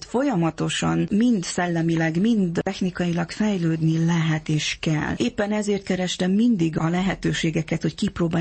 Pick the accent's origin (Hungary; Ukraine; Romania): Romania; Székely Land; Tekintve, hogy én egy hagyományőrző családból származom, Székelyföldről, ahol igenis fontos volt a magyar néphagyomány, hiszen apai ágról mindenki fazekassággal foglalkozott